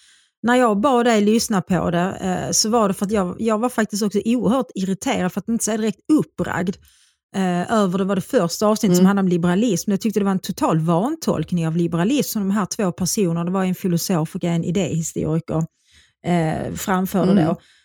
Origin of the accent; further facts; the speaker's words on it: Malmö, Skåne, Sweden; born there; also born or lived in Stockholm; jag är ju född i Malmö och bodde i Malmö tills jag skulle börja skolan. Och sen återvände jag till Malmö så fort jag kunde, det vill säga när jag hade fyllt 18 och slutat gymnasiet och börjat jobba som vårdbiträde på Värnhus sjukhus i Malmö.